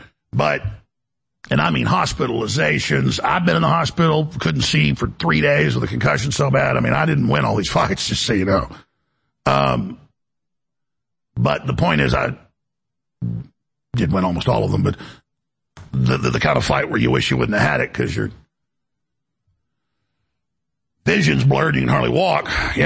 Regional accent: Dallas, Texas, United States; This was going on when I grew up in Dallas.

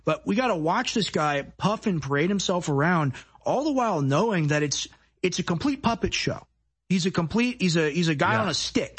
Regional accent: United States; like I'm an American, like 22-year-old, what could I do anyway?

